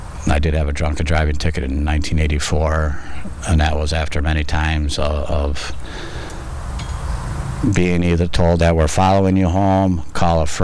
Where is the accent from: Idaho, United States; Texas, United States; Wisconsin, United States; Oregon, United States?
Wisconsin, United States; Menomonee Falls; As far as my experience, strength, and hope, I grew up in Menominee Falls. I got three younger brothers and an older sister.